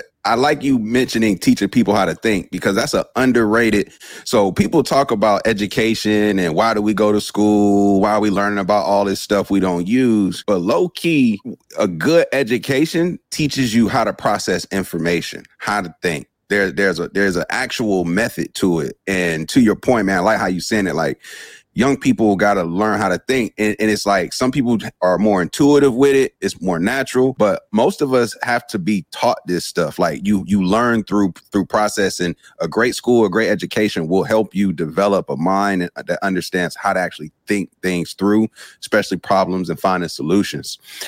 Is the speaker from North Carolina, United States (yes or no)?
yes; Durham, North Carolina, United States; I grew up in Durham. I wanted to go somewhere outside of Durham.